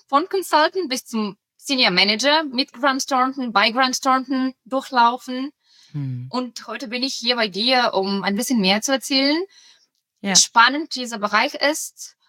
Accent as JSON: {"language": "German", "country": "Bulgaria", "said": "Das wäre Bulgarien, mein Heimatland."}